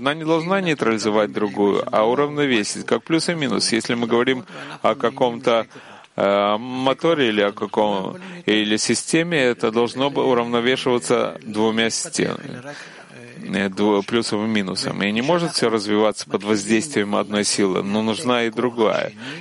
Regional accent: Giv'at Hen, Central District, Israel; Я из Мушава Гиват-Хен. Это небольшое поселение возле Раанана.

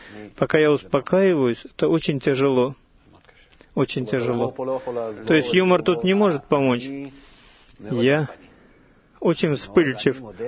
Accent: Russia; moved away; Когда я приехал из России, из того места, где жили евреи, там маленький городок

